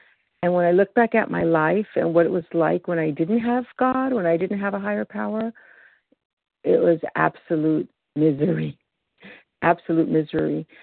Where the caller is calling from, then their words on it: California, United States; I am calling from California.